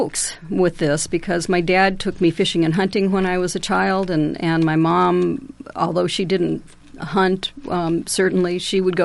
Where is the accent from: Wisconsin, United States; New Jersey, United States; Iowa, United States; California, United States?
Iowa, United States; Ames; I was born and raised here in Ames, and so was my dad.